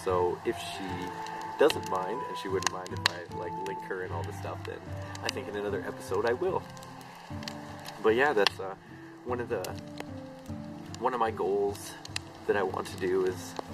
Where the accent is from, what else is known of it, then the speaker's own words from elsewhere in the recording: Canada; I would have to say a little bit of being Canadian, the indigenous people here